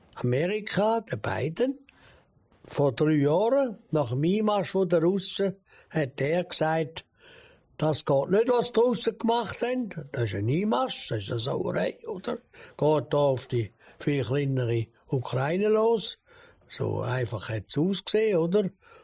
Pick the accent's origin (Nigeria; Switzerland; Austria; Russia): Switzerland; du kommst mit einem oder zwei als Schweizer.